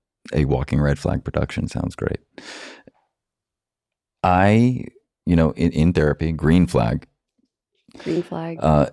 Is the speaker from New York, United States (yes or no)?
yes; New York, United States; Well, I spent almost my entire life in New York. I grew up right outside New York. So like a 30-minute train ride to Grand Central, very close.